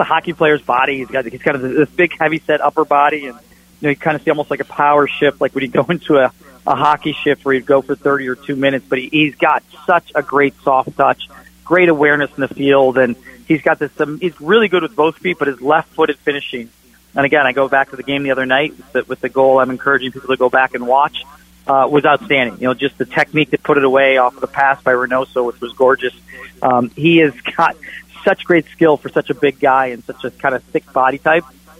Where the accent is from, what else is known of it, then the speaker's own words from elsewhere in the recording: Minneapolis, Minnesota, United States; this amazing club where I grew up in the Twin Cities